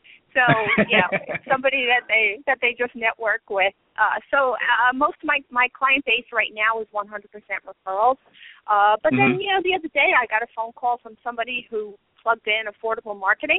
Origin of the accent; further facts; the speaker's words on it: New York, United States; now in Connecticut, United States; But I am a New Yorker, a native New Yorker, so I made my way around the country and then back here to the East Coast in Connecticut.